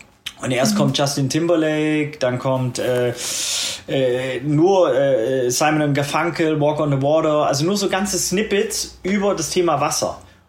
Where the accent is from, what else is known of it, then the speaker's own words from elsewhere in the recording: Baden-Württemberg, Germany; now in Hamburg, Germany; als ja, Schwabe in St. Pauli sozialisiert